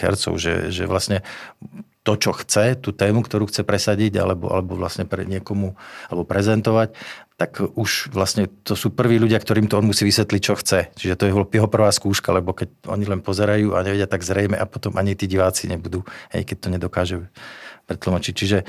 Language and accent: Slovak; Žilina Region, Slovakia; A ja keďže pochádzam z Oravy